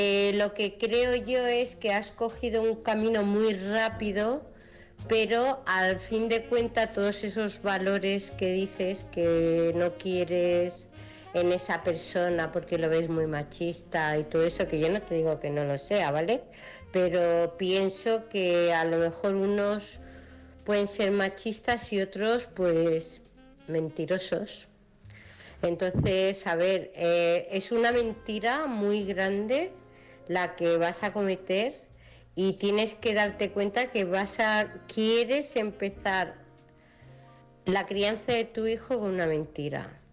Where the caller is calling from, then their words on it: United Kingdom; del Reino Unido